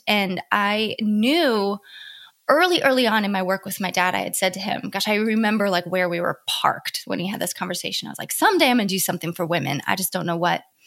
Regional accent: Ohio, United States; now in Southern California, United States; I live in Southern California, but I'm from Ohio. So we had a little conversation around that. It's where I grew up, where I met my husband.

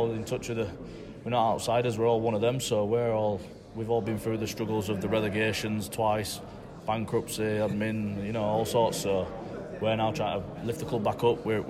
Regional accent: Bradford, Yorkshire and the Humber, United Kingdom; did come to Bradford, and yeah, it's the shirt I wanted to wear as a kid, and to be paid to play for my hometown club, it's a dream come true, really.

